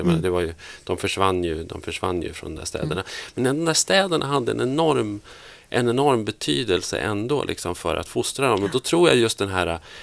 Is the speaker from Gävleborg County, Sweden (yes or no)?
yes; Gävleborg County, Sweden; Och jag är ju uppvuxen i södra Norrland.